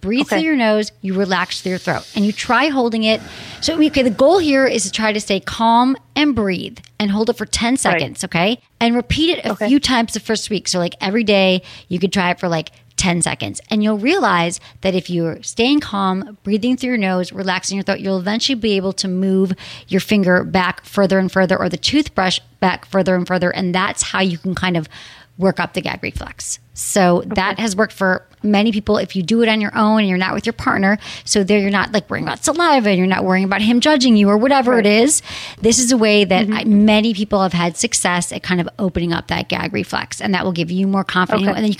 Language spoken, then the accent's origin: English; Michigan, United States; I'm from Michigan.